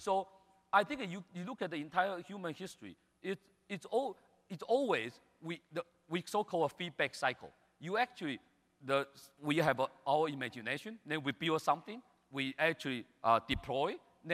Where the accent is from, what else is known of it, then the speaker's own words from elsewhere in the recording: Beijing, China; English is a second language; Well, I come from Beijing. Every day, people talking about smog and all this stuff.